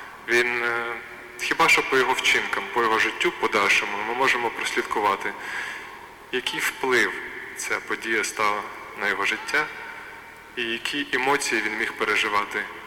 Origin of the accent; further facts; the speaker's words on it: Kyiv, Ukraine; на березі Дніпра, в моєму рідному місті Києві, де я виріс